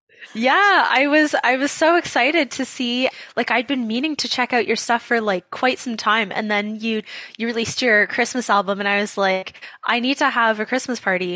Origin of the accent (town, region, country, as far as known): Oakville, Ontario, Canada; born or raised there